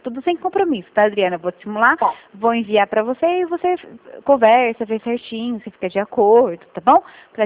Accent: Rio Claro, São Paulo, Brazil; Eu também sou de Rio Claro

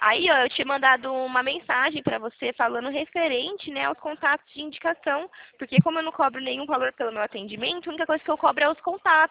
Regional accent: Presidente Prudente, São Paulo, Brazil; eu sou aqui de interior de São Paulo. Presidente Prudente

